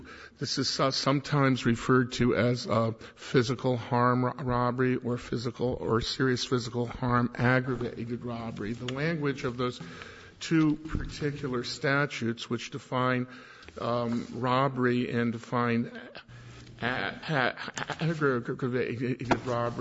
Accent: Toledo, Ohio, United States; from Toledo, Ohio.

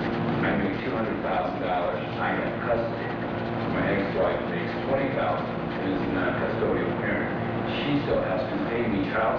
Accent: Toledo, Ohio, United States; I'm from Toledo.

